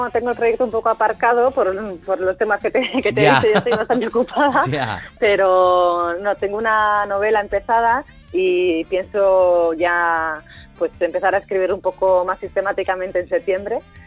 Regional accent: Elgoibar, Basque Country, Spain; arranca en los años 80 y en mi pueblo natal, en el Goibar

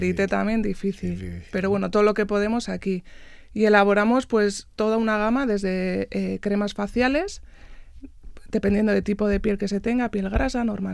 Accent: Ubide, Basque Country, Spain; nosotras somos de Ubide, a 7 kilómetros de Otxandio.

